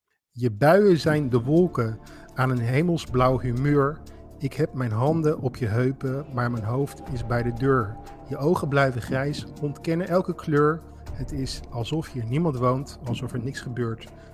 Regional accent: Zeeland, Netherlands; Ik ben zelf geboren en getogen in Zeeland.

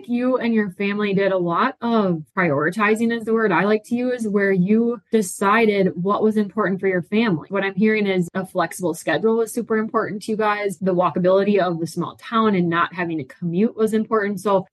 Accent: Elgin, Minnesota, United States; So we're from the same hometown, local area. I'm from Elgin, which is in the school district now that you're living in Plainview.

